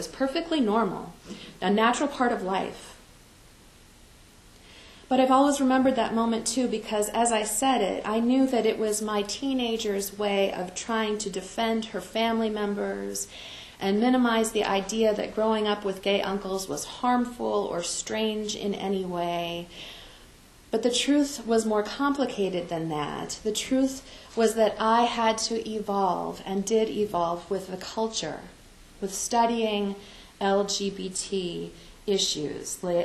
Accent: Rochester, New York, United States; her memorial service was at a Unitarian Universalist church in Rochester, my hometown, the first time I was ever in a UU church.

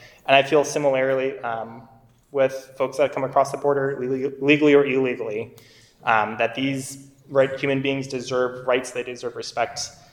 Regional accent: Worthington, Minnesota, United States; I grew up in Worthington, Minnesota. A lot of first-time immigrants living there.

